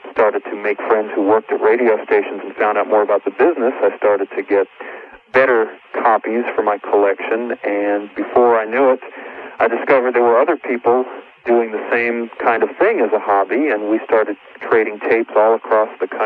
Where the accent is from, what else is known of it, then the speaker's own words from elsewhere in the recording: New York, United States; moved away as an adult; now in Dallas, United States; Yeah, I originally came to Dallas from New York. I'm from New York, and I moved down here to work at Tams